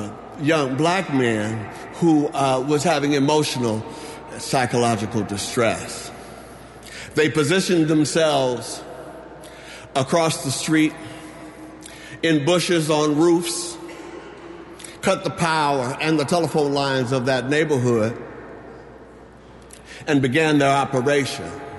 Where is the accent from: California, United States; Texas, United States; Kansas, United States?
California, United States; Oakland; as a young boy, growing up in Oakland, California, I, like many, liked to play.